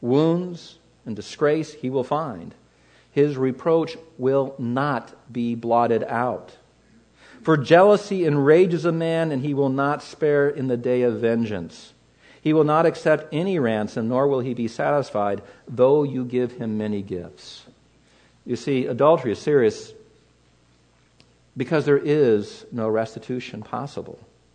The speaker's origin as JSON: {"language": "English", "region": "California", "country": "United States", "tie": "born or raised there", "said": "I grew up in Southern California. I had a job as a young man. I was driving all over the place."}